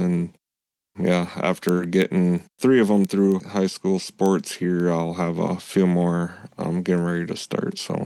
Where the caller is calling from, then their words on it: Minnesota, United States; I'm joining from the Mille Lacs Band Reservation on the west side of Mille Lacs Lake here today.